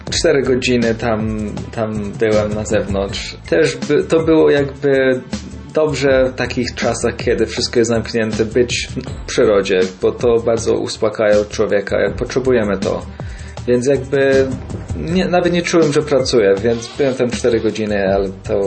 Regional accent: London, United Kingdom; bo w Anglii i w Londynie specyficznie, skąd jestem

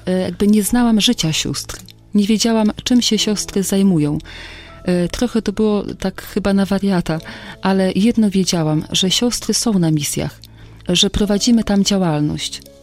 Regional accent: Olsztyn, Warmian-Masurian Voivodeship, Poland; Ja pochodzę z Olsztyna, tam nie utrzymywałam żadnego kontaktu z siostrami.

